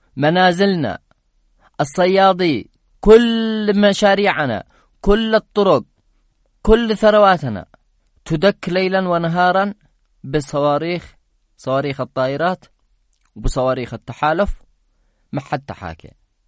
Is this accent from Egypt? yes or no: no; Yemen; نحن كيمنيين